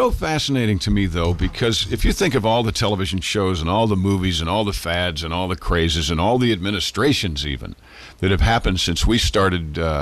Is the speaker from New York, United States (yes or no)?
yes; Mount Kisco, New York, United States; So I was 18 from Mount Kisco, and I went in, and I told them I was 24 from Snailville